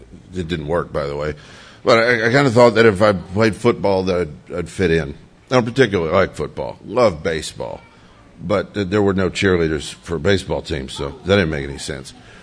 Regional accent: Louisiana, United States; also born or lived in New Orleans; I grew up in Louisiana, and though I lived in New Orleans a long time, that's not where I grew up. I wish I did, but I grew up in a very, very, very redneck part of Louisiana

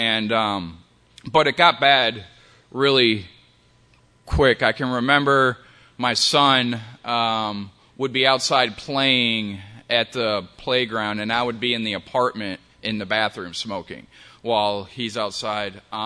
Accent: Rochester, New York, United States; So I had a normal childhood. I'm from Rochester, New York. It's, it's a long way from here

